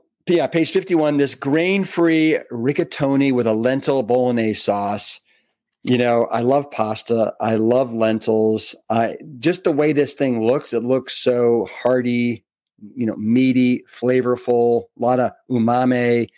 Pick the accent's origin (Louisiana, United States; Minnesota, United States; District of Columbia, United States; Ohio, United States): Ohio, United States; Cleveland; So it when I see this, it immediately made me think of growing up in Cleveland, Ohio, and either soups or sandwiches for lunch on Sunday.